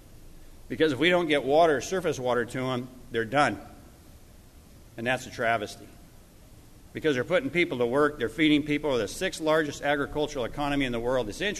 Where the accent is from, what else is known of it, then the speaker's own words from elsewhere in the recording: California, United States; 76-77, I grew up on the Stanislaus River.